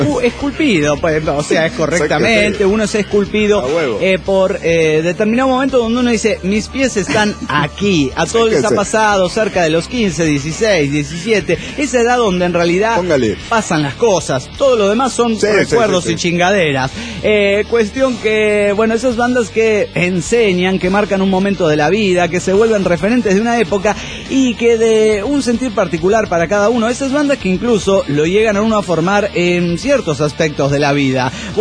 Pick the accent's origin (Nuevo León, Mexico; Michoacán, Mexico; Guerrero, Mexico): Guerrero, Mexico; Teloloapan; now in Phoenix, United States; de Teloloapán, Guerrero, en Phoenix, Arizona